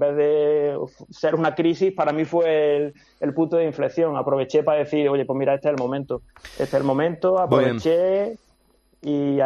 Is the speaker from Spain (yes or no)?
yes; Spain; te preguntas de dónde eres, de España.